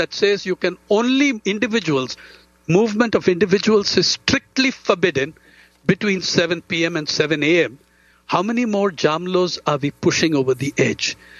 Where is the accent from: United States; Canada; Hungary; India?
India; Andhra Pradesh; Fishermen in the East Coast of Andhra Pradesh, my home state